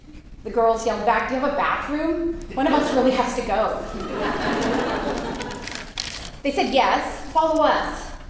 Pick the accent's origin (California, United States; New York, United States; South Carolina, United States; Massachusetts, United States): California, United States; Granada Hills; born there; I am from here, raised here, born here, I say, because that's how it feels. It's my hometown. But I was actually born in Granada Hills, as Sarah just told you, in 1976 to a German dad and a Norwegian mom